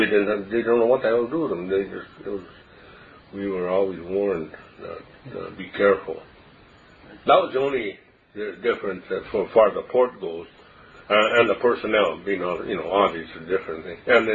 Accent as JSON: {"language": "English", "country": "Canada", "said": "And we tell them we're not. We're Canadian."}